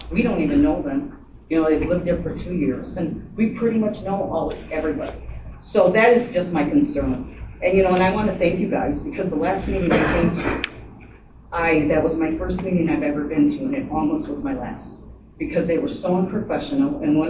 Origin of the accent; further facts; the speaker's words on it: Michigan, United States; I'm originally from Michigan, so when I go back to Michigan, it is all over.